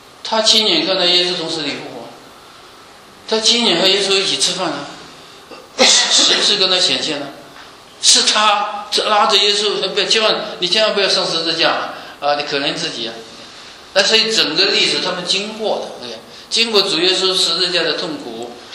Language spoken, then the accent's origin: Chinese; China